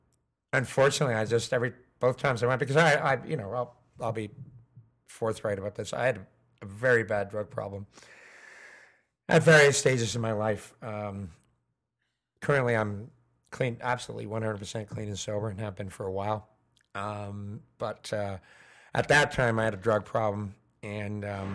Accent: Canada; hi, I'm a journalist from Canada, and I'd like to interview.

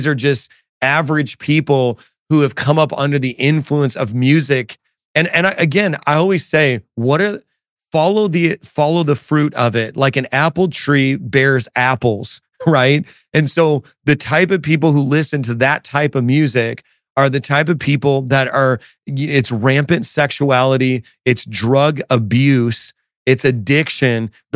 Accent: Chicago, Illinois, United States; because I'm originally from Chicago area. So I'm like an old school, like 90s era Bulls fan.

